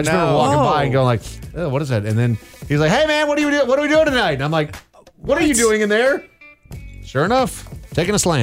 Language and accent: English; Minnesota, United States; I mean, I grew up in Minnesota as a kid when they won the series in 87 and 91.